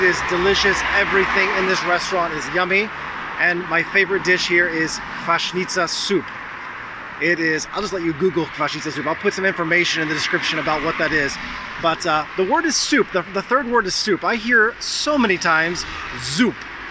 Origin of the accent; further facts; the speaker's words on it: United States; moved away as an adult; now in Poland; I'm an American and I've been teaching English in Poland for goodness, over 20 years now.